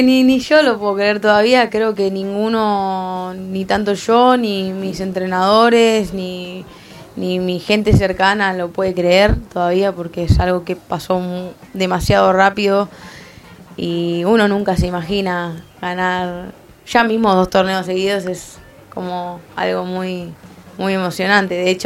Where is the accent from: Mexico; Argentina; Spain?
Argentina; Avellaneda, Buenos Aires Province; also born or lived in Oklahoma, United States; soy de Avellaneda.